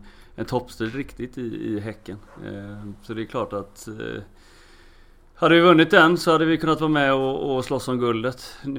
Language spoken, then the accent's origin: Swedish; Billdal, Västra Götaland County, Sweden; Jag är född och uppväxt i Bildal, utanför Göteborg. Jag bor även nu